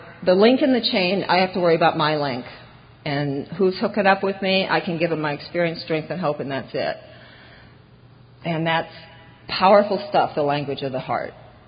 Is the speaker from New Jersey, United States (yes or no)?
no; Iowa, United States; I grew up in Iowa, which was my first resentment, but we had a bus driver.